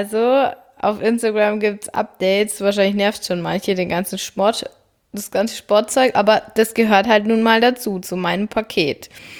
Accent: Bavaria, Germany; vor allem für mich als Bayerin ist es da oben echt ungewöhnlich.

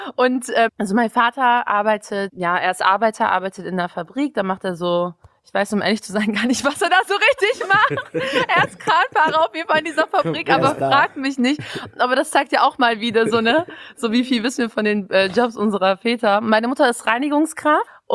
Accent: Bremen, Germany; Also mein Vater ist zweite Generation und genau, ich bin in Bremen geboren, aufgewachsen. Also die Ecke, in der ich aufgewachsen bin, da waren halt sehr viele Kennex tatsächlich, also sehr viele Menschen aus sehr vielen unterschiedlichen Herkunftsländern.

